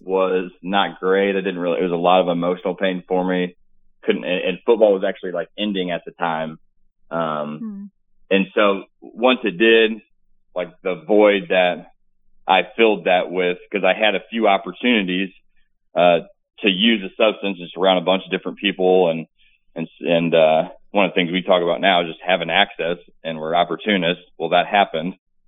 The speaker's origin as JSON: {"language": "English", "town": "Farmington", "region": "Missouri", "country": "United States", "tie": "born or raised there", "said": "I'm from Farmington, Missouri, raised up playing sports. My parents divorced when I was young, pretty decent upbringing. I fell in love with sports, a small town, big football town."}